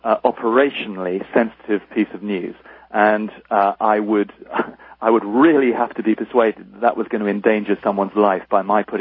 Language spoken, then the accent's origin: English; United Kingdom; Now, I am I'm a Brit